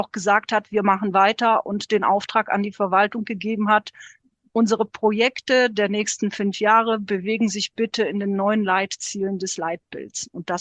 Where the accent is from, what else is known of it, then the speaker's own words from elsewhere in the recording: Wallonia, Belgium; Bei uns in Ostbelgien sogar zu mehreren Wahlen.